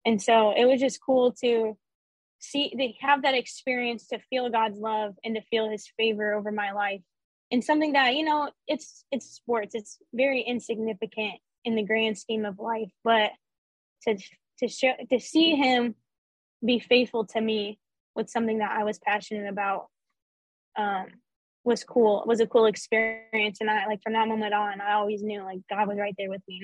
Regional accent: Panama City Beach, Florida, United States; I'm from Panama City Beach, Florida.

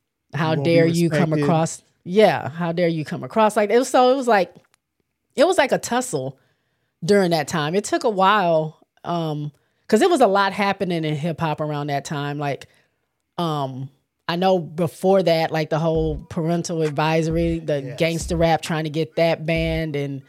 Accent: Michigan, United States; I mean, I'm not from Detroit. I'm from Michigan, but I went to school with a lot of Detroit people

